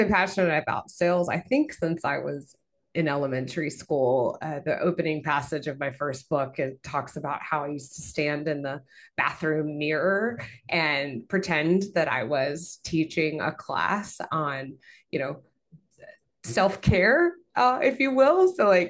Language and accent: English; Virginia, United States; So I'm from Appalachia originally, Appalachian author, and from Southwest Virginia.